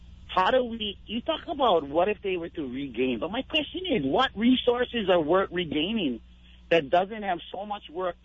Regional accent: Hawaii, United States; at first I thought I was from Kalaheo, which I'm Portuguese, and my grandma is originally from Kalaheo, but I'm raised Kapai. And so I was like, no, I'm from Kapai.

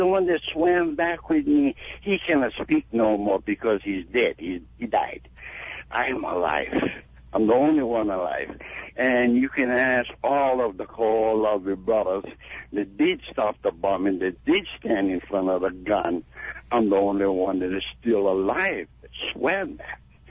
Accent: Kauai, Hawaii, United States; I come from Kauai. I represent the island.

